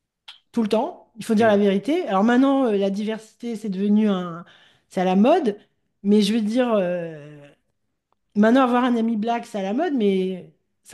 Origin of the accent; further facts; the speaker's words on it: Gabon; vu que je parle anglais avec quand même un accent français, donc les gens disent « Oh, you're French, t'es française et tout ». Je dis « Non, je ne suis pas française, je suis gabonaise ». Gabon? Je dis « Afrique, je viens d'Afrique, Afrique centrale ».